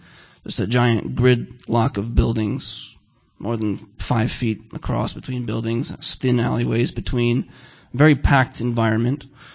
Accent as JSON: {"language": "English", "region": "New York", "country": "United States", "tie": "born or raised there", "also_born_or_lived": "California", "said": "I was born in 1987 in California. Lived there for all of a few months. My family moved to New York."}